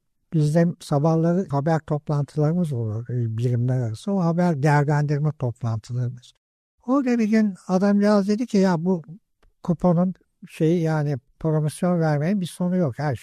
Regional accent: Istanbul, Turkey; Üsküdar'dayım ben. Doğma büyüme ve 4 kuşak İstanbulluyum. Ama İstanbul'u derken iki taraftan da hem baba hem ana tarafından bir göçmen soyum var. Hem Balkanlardan hem Kafkasya'dan, öyle bir sentez göçmenliğim var benim.

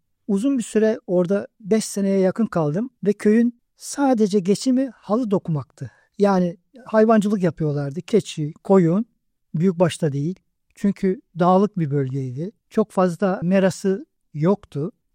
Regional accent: Yeniköy, Edirne, Turkey; Uzunköprü'nün Yeniköy'ünde, daha sonra biraz önce söylediğin gibi mahalle, şu anda mahallesi olan yerde doğdum. Doğum tarihim 1950. Yani şu anda 75 yaşında

